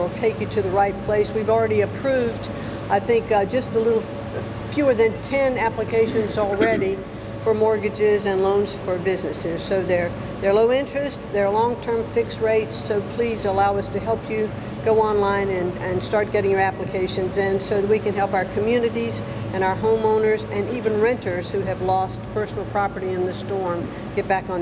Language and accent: English; New Bern, North Carolina, United States; First of all, I'm a North Carolina girl. I was born and reared in New Bern. Both my parents were civil service employees right here at Cherry Point Air Base. So I feel like I've come home.